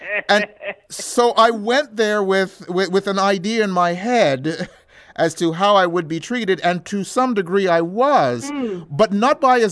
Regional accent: Montreal, Quebec, Canada; I grew up here in Montreal. I grew up in a major metropolitan center that was very multicultural.

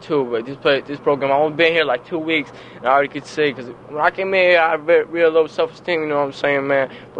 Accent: Newburgh, New York, United States; I was born down in New York City, and I moved up here shortly after to, like, right outside Newburgh.

